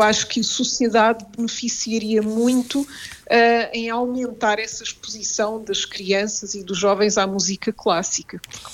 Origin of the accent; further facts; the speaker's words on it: Oeiras, Lisbon, Portugal; Eu vivo em Oeiras, eu sou de Oeiras.